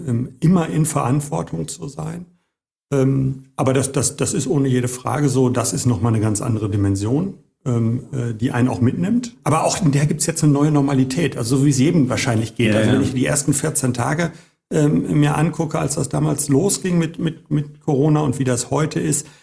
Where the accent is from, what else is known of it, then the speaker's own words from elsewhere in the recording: Hagen, North Rhine-Westphalia, Germany; born there; ich bin ja nur in Hagen geboren. Ich bin Kind des Bermuda-Dreiecks.